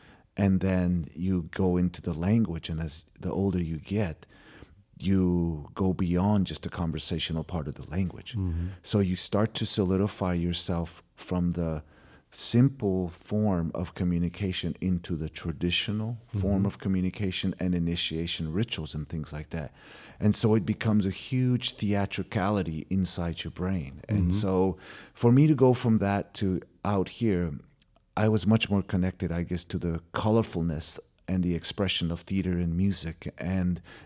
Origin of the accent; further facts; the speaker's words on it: Taos Pueblo, New Mexico, United States; I was born and raised on Taos Pueblo, mm-hmm. in the small little village of 2,000 people. And I grew up a farmer. I was born and raised to be a farmer.